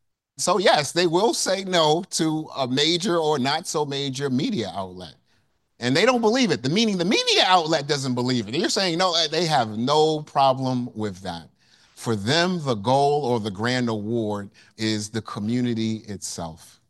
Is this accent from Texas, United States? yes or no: no; New York, United States; And I'm an academic, I'm from New York, lights, camera, action.